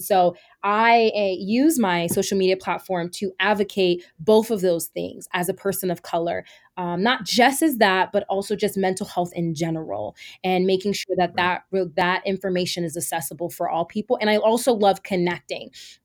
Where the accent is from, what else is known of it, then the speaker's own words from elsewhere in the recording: New Jersey, United States; I was born and raised in Jersey. And I never had access really to the outdoors until about 4 years ago when I was in Vegas.